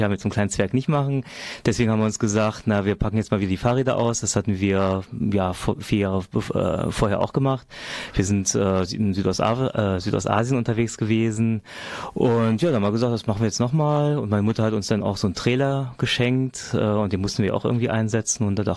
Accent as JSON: {"language": "German", "town": "Grevenbroich", "region": "North Rhine-Westphalia", "country": "Germany", "tie": "born there", "lives_now": "Neubrandenburg, Germany", "said": "Ich bin geboren in Griffenbroich, genau, in Griffenbroich, in der Nähe von Köln, wenn man so will, ne?"}